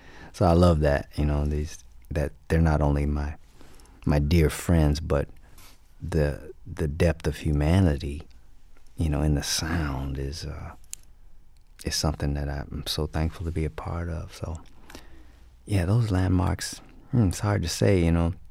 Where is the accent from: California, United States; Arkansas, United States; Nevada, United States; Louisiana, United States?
Louisiana, United States; Shreveport; Most times when I tell people I'm from Shreveport or I say Louisiana, they always talk about New Orleans, rightly so.